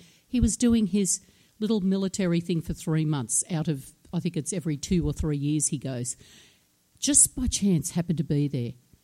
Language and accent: English; Australia; And I said, I'm an Aussie, Aussie-American. I'm very black and white.